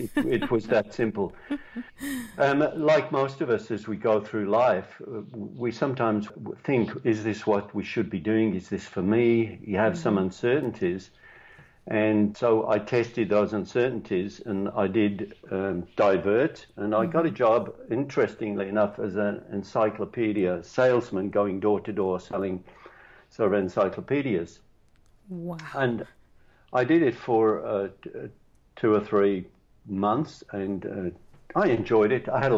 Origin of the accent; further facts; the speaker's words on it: England, United Kingdom; born there; I was born in England, small town.